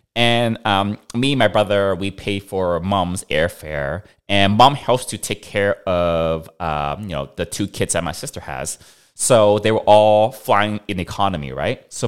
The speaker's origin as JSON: {"language": "English", "country": "Macau", "tie": "born or raised there", "also_born_or_lived": "Hong Kong", "said": "I was born in Hong Kong, but I grew up in Macau."}